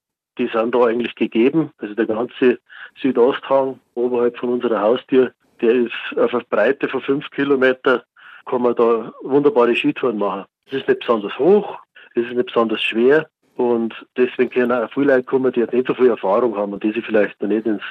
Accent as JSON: {"language": "German", "town": "Bad Tölz", "region": "Bavaria", "country": "Germany", "tie": "born or raised there", "said": "Ich bin aus Bad Tölz und ich bin in Tölz aufgewachsen, war dann da als Teenager auf der Alm."}